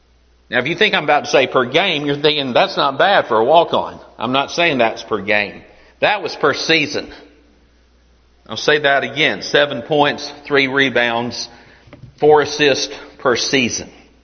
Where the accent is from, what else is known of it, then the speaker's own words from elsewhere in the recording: Coleman, United States; I grew up here in Coleman and spent time after graduating Auburn up there